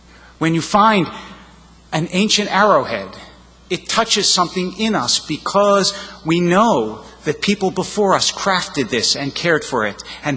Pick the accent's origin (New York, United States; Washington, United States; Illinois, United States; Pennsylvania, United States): Pennsylvania, United States; Philadelphia; who hails from my hometown of Philadelphia